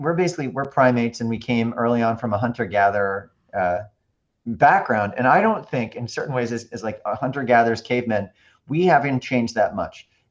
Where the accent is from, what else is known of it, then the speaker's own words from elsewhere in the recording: New York, United States; Like to say, as a New Yorker